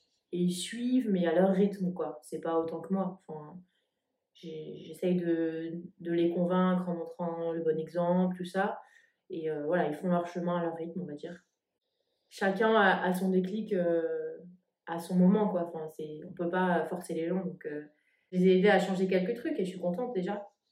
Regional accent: Paris, Île-de-France, France; j'ai 26 ans, je suis parisienne

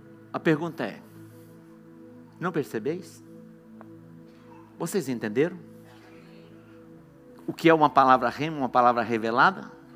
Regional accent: Dourados, Mato Grosso do Sul, Brazil; Eu nasci em Douradina, mas isso aconteceu em Dourados.

